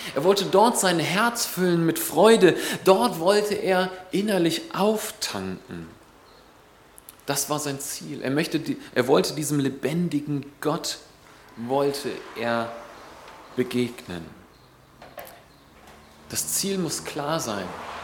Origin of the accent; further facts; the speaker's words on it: Northern Germany, Germany; now in Eberbach, Germany; Ich komme, also jedenfalls vorher, bevor ich hier nach Eberbach gekommen bin, komme ich aus dem Norden, also in der Nähe von Hamburg.